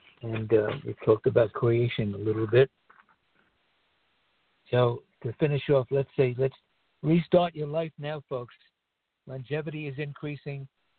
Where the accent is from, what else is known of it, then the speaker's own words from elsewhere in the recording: United States; When I was a kid, I told you, growing up in America, you hardly ever heard about someone you knew or some relative getting cancer.